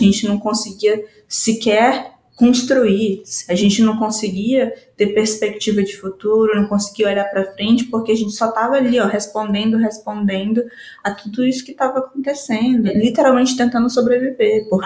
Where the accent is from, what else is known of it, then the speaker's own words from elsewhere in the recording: Brazil; Cresci na minha terra, que é a terra indígena 7 de setembro, mas também grande parte da minha infância eu passei com o povo Uruauau, que se autodenomina Jupaú.